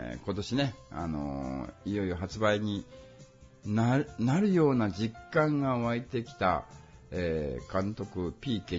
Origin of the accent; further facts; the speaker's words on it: Shikoku, Japan; born there; 私、四国の生まれなので、方言なんですね。